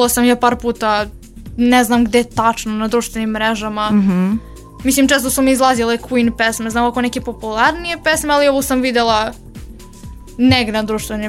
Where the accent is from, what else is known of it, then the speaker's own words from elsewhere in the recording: Negotin, Southern and Eastern Serbia, Serbia; now in Novi Sad, Serbia; studentkinja Pravnog fakulteta ovde u Novom Sadu. Inače sam iz Negotina